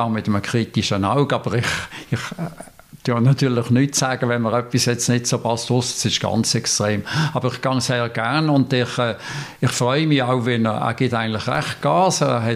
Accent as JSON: {"language": "German", "region": "Basel-Landschaft", "country": "Switzerland", "moved": "yes", "lives_now": "Frick, Switzerland"}